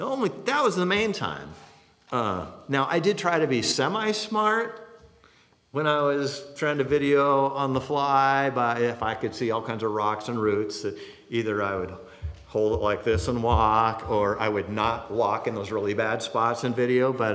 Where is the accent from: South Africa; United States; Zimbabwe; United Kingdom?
United States; Washington; I grew up in Washington.